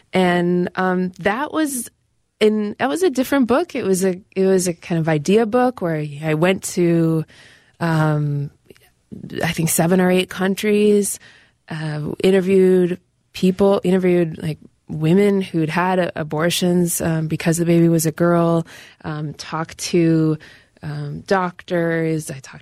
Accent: Northfield, Minnesota, United States; I'm from Northfield originally. My grandparents lived in Iowa, so, you know, spent a lot of time in Iowa as a kid.

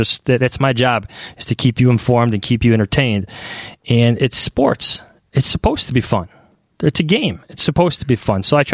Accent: Chicago, Illinois, United States; I mean, I grew up in Chicago.

